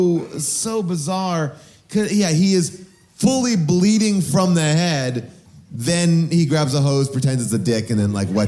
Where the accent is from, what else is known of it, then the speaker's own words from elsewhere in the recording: Pittsburgh, Pennsylvania, United States; I grew up in Pittsburgh